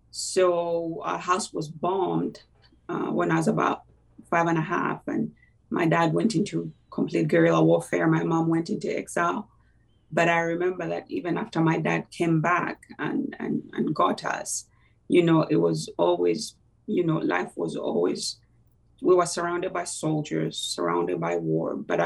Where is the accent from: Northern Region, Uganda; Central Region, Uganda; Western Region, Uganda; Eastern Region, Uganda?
Central Region, Uganda; Kampala; So I was born in Kampala, and Kampala is the capital city of Uganda.